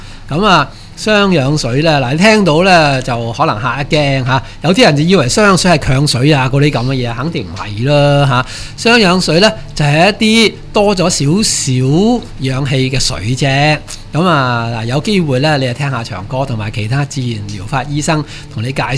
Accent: Hong Kong; 咁呢三样嘢呢真係我哋香港人好落后好落后吓

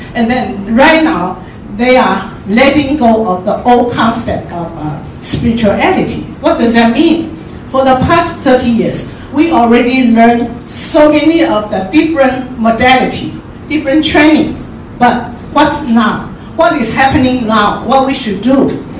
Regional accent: Taiwan; English is a second language; now in Hong Kong; I come from Taiwan. I was born, brought up in Taiwan, but I'm married to Hong Kong, yes.

